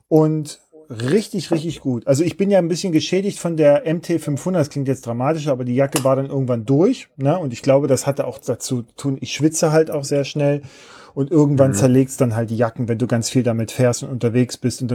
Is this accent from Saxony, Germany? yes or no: yes; Leipzig, Saxony, Germany; bin ja Leipziger